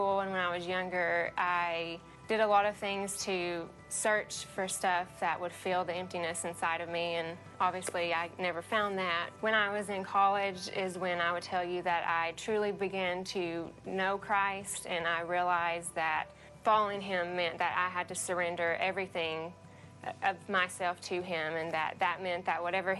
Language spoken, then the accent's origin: English; Cookeville, Tennessee, United States; I'm from Cookeville, Tennessee, and I've been going to the river for about 4 years now.